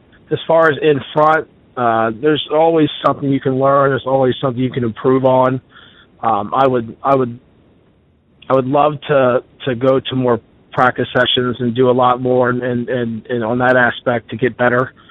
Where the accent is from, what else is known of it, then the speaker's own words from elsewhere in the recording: Dover, Delaware, United States; Yes, I was born and raised in Dover, Delaware. I've lived here all my life.